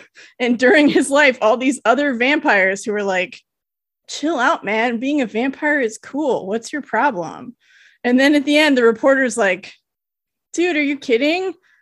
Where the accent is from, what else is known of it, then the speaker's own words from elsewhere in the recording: California, United States; born there; My family is from the Bay Area. I was born in the Bay Area.